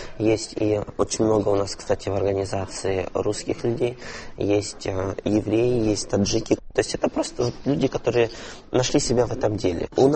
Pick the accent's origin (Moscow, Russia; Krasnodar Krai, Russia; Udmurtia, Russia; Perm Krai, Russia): Krasnodar Krai, Russia; Krasnodar; Я говорю: я из Краснодара.